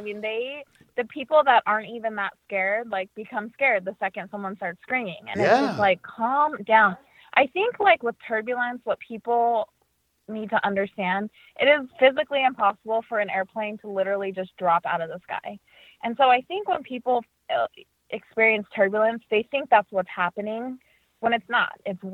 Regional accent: Las Vegas, Nevada, United States; now in Boston, United States; Like, yeah, I grew up in Las Vegas, but I'm based in Boston, but that's not really my home.

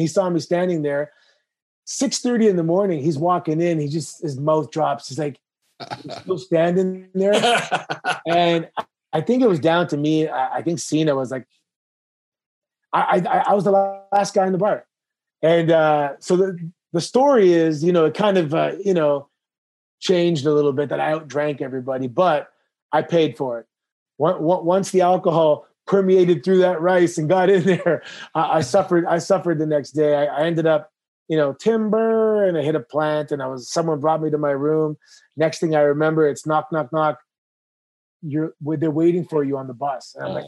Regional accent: Toronto, Ontario, Canada; I grew up in Toronto in the 90s.

